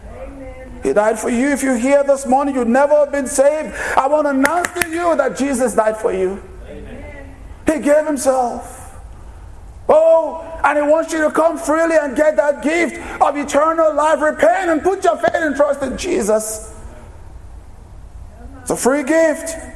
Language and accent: English; Nigeria; I grew up in Nigeria, and my parents belonged to a cult. I grew up in the cult.